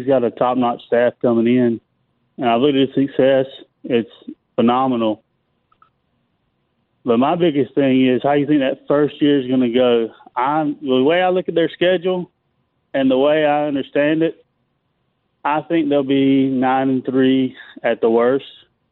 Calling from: North Carolina, United States; I'm calling from North Carolina.

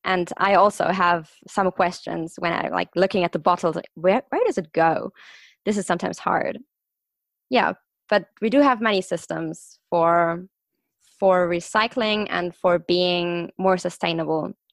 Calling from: Stuttgart, Baden-Württemberg, Germany; I'm calling in from Stuttgart in Germany, and I'm 22.

